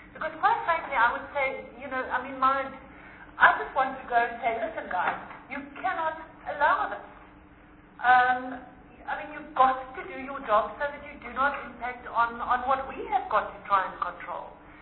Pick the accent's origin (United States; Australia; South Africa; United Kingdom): South Africa; because on the one hand, we are South African and we know how important job creation is.